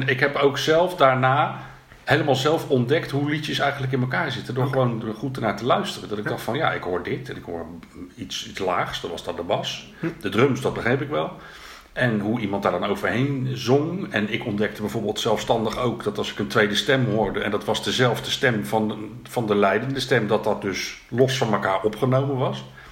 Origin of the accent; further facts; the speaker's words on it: The Hague, South Holland, Netherlands; ik kom uit Den Haag. Ik ben een echte Haagenees. En ik heb de eerste 18 jaar ook echt in Den Haag gewoond. En toen ben ik... De eerste 19 jaar moet ik zeggen, want ik ben verhuisd binnen Den Haag één keer.